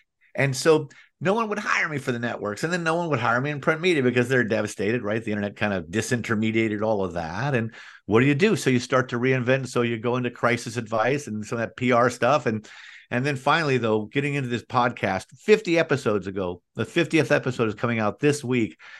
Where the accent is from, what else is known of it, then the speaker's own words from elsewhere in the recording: Florida, United States; I grew up in South Florida, and I started at the Fort Lauderdale News Sun Sentinel.